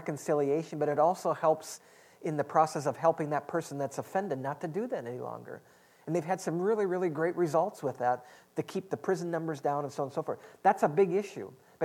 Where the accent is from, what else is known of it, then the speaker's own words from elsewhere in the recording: Midwest, United States; I said, I grew up in Midwest, and I just don't know that.